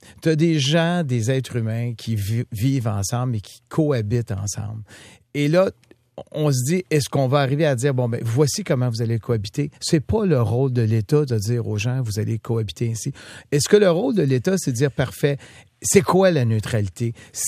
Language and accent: French; Montreal, Quebec, Canada; j'ai vécu dans Côte-des-Neiges, je suis né dans Côte-des-Neiges